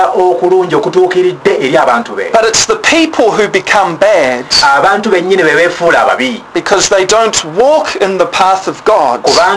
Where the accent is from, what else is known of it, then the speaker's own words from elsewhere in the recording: New Zealand; I'm from New Zealand.